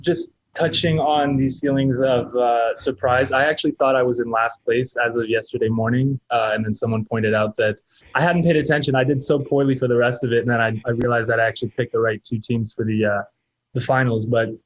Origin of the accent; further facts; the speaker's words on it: Montreal, Quebec, Canada; born there; I was born in Montreal.